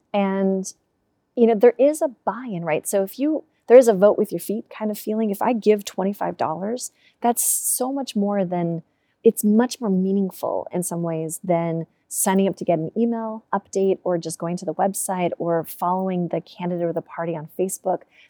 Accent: United States; I'm an American, stupid Americans in our American-centric ways.

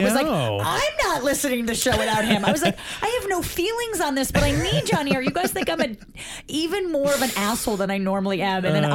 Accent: Montclair, New Jersey, United States; But my friends, so I grew up in Montclair, New Jersey.

